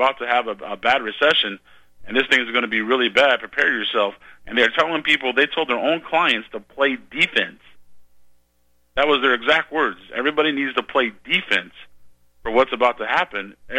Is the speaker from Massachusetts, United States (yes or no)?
no; Nebraska, United States; I'm from Nebraska, and a lot of my family are farmers